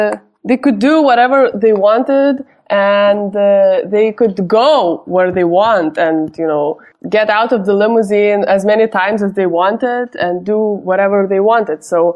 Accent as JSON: {"language": "English", "country": "Lithuania", "tie": "born or raised there", "said": "I was growing up in Lithuania during, you know, the beginning of 21st century"}